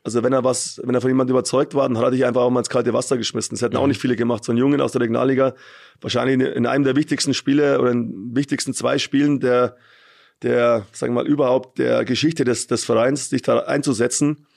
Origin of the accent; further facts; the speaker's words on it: Munich, Bavaria, Germany; Ich bin 10 Minuten im Olympiastadion aufgewachsen, bist der einzige Münchner auf dem Platz zu dem Zeitpunkt.